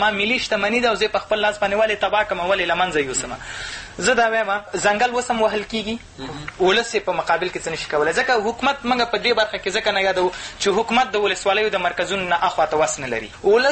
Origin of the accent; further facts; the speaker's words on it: Afghanistan; زما په خپل نظر باندې د یو افغان په توګه د یو ځوان په توګه